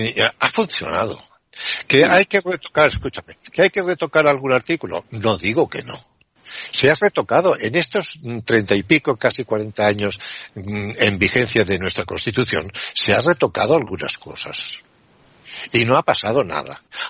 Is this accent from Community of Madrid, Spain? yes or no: no; Barcelona, Catalonia, Spain; born there; now in Mallorca, Spain; Yo nací en Barcelona. No soy catalán porque no tengo raíces catalanas.